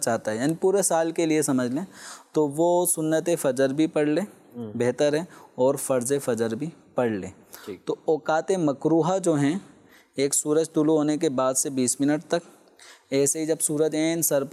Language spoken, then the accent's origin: Urdu; Karachi, Sindh, Pakistan; born there; میں چونکہ کراچی ہی کا پیدائشی ہوں تو ہمارے یہاں تو خیر ایسی کوئی چیز میسر نہیں ہے.